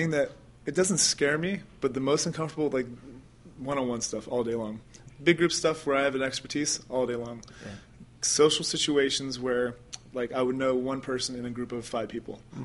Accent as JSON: {"language": "English", "region": "Florida", "country": "United States", "tie": "born or raised there", "said": "I grew up in South Florida."}